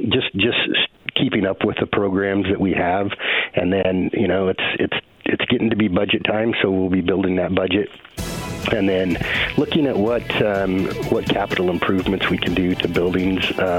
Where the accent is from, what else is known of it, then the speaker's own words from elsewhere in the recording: Glendale, Oregon, United States; I grew up in Glendale and then went to high school in Riddle. And so, yes, close ties to this county.